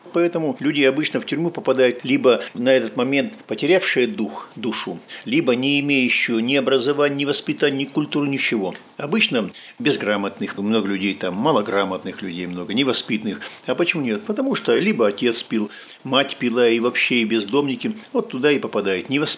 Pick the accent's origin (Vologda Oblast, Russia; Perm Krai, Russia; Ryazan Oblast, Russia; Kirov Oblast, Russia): Kirov Oblast, Russia; Rudnichny; В Рудничном родился и там пригодился, что называется. То есть священником служу у себя на родине.